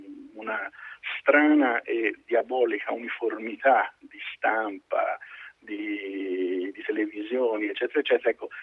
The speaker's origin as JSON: {"language": "Italian", "town": "Florence", "region": "Tuscany", "country": "Italy", "said": "o si direbbe a Firenze, ma figurati il pischero, in radio, tanto siamo fiorentini."}